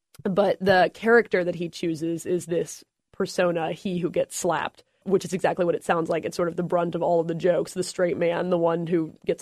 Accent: Charlottesville, Virginia, United States; I am from Charlottesville. I went to high school at Western Albemarle. I went away to Yale.

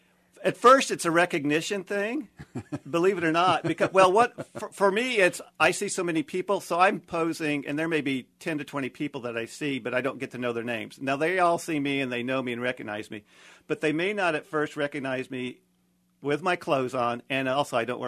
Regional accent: Midwest, United States; Part of it is, I think, because I grew up in the Midwest, and I realized that there's that mentality that nudity should be hidden

